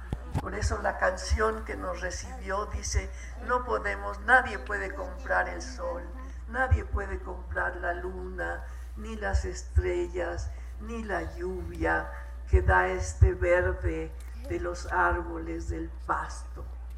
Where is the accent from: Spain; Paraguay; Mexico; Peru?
Mexico; Yo, como mexicana, en mi escuela oficial nunca me hablaron de estos pueblos mayas